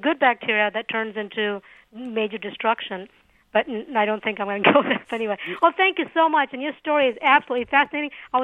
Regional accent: India; born there; I was born in India, and I know that the desert in India is growing very, very rapidly

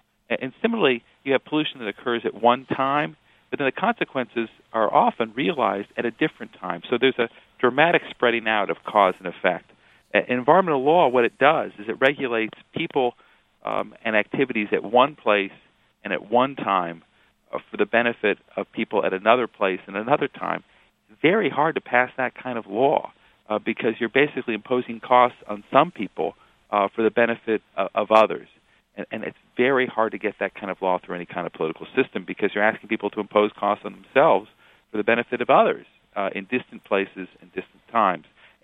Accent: Urbana, Illinois, United States; certainly I remember being on campus at the time in the 1960s, growing up in Urbana, Illinois

